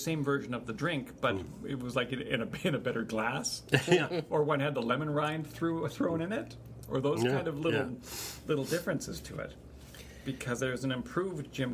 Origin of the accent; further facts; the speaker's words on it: Canada; I'm Canadian, for the most part.